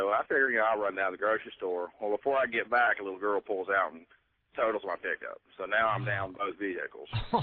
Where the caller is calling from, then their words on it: Raleigh, North Carolina, United States; Hey, out to, near Raleigh, North Carolina.